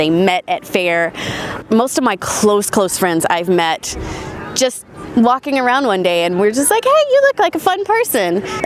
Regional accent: Nashville, Tennessee, United States; from Nashville, Tennessee.

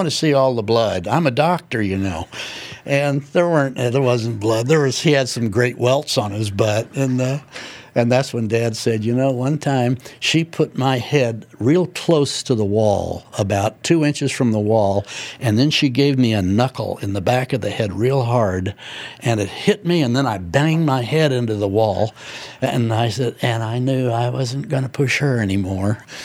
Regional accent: Indianapolis, Indiana, United States; now in Cape Cod, United States; I'm from Indianapolis and from very close to Hawville, which is part of Indianapolis. I live on Cape Cod in Massachusetts

